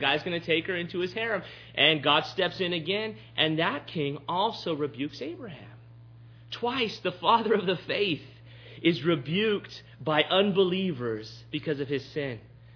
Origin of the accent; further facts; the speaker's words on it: United States; I'm going to limit the so-called freedom that I have as an American.